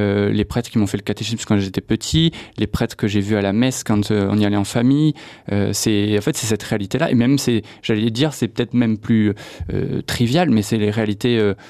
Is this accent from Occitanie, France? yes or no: yes; Tarbes, Occitanie, France; also born or lived in Lourdes; Moi je suis né à Lourdes et j'ai grandi à Tarbes et j'ai fait toute ma scolarité à Tarbes. Après je suis un petit peu parti à Toulouse pour les études, mais je suis revenu travailler à Tarbes dès que j'avais fini les études.